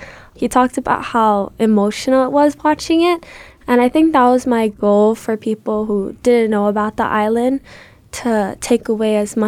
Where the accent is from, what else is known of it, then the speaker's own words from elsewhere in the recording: Hawaii, United States; I wanted to grow stronger to who I am as a Hawaiian and like my spiritual and cultural identity.